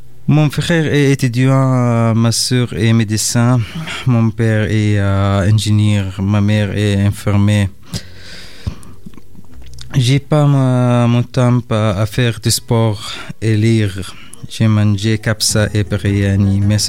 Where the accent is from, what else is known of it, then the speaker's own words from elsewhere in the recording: Egypt; now in Marseille, France; Je viens d'Égypte, les pays des pyramides et des Nils. J'habite à Marseille, au 5 Avenue. C'est un quartier grand jardin.